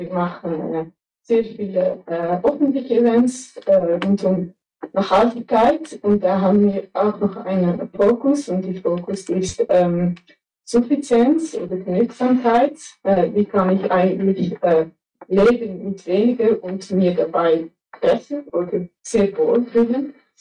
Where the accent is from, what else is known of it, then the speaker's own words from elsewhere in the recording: Netherlands; German is a second language; ich komme ursprünglich aus den Niederlanden.